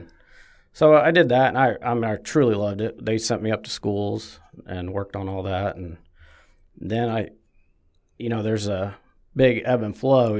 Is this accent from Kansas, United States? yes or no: yes; Clearwater, Kansas, United States; also born or lived in Wichita / Oklahoma; Yeah, we lived in Oklahoma up until about 7th grade, and then 7th grade to graduating in Clearwater.